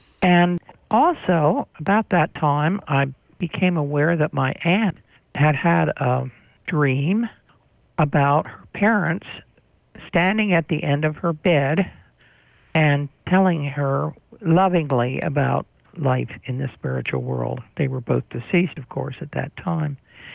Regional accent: Bryn Athyn, Pennsylvania, United States; Well, I am calling in from Bryn Athyn, Pennsylvania. I wasn't actually born in the community, but a hospital close by, and I've lived here all my life and grew up on a farm, an 18th century farm.

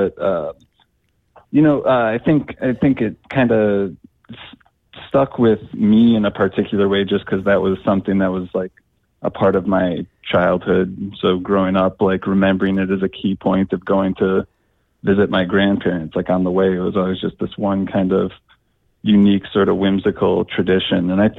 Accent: Duluth, Minnesota, United States; So I was raised in Duluth

